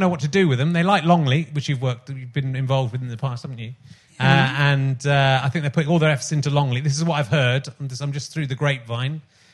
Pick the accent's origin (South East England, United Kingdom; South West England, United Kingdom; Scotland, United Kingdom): South West England, United Kingdom; And I'm also from Somerset.